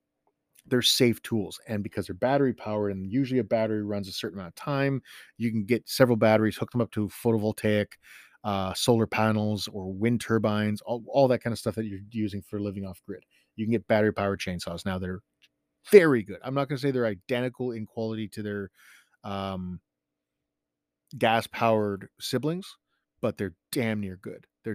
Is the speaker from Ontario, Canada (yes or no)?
yes; Southampton, Ontario, Canada; Now, I grew up in the Bruce Peninsula, up in Saugeen, Southampton, playing in Paisley for hockey and Chesley, and going up into Owen Sound in Gray County. We had deep snow.